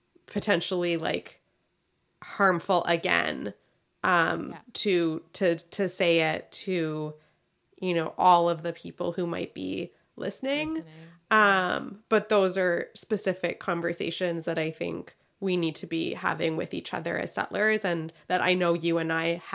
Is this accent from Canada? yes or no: yes; Canada; I'm a Canadian